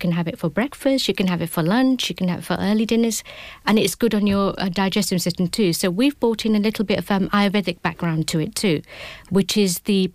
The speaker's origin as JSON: {"language": "English", "region": "England", "country": "United Kingdom", "tie": "born or raised there", "said": "I've been born and brought up in England, but always been inspired with Indian food. I've grown in an Indian family"}